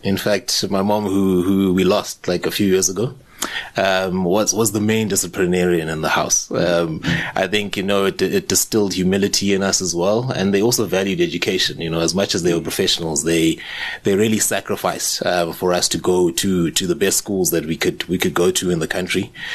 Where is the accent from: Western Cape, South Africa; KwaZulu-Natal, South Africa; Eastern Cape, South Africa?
Eastern Cape, South Africa; King William's Town; I was born and raised in the Eastern Cape in a small town called King Williamstown, which is what is formerly known as the Siskei in the Eastern Cape.